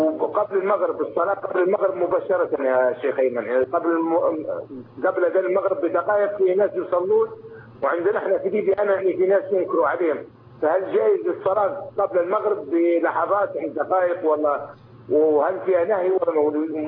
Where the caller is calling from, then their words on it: Libya; أنا من ليبيا … من ليبيا.